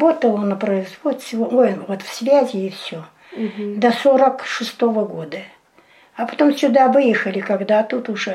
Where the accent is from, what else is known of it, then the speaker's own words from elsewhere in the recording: Simaki, North Kazakhstan Region, Kazakhstan; born there; Я родилась в Северо-Казахстанская область, Республика Казахстан, поселок Симаки Мамлютского района.